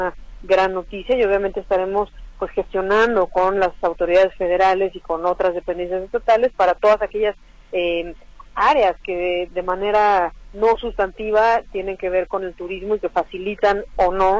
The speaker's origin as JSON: {"language": "Spanish", "region": "Mexico City", "country": "Mexico", "tie": "born there", "said": "yo soy nacida en la Ciudad de México y apenas hace 6 años fui invitada a encabezar la Secretaría de Turismo del Estado de Yucatán."}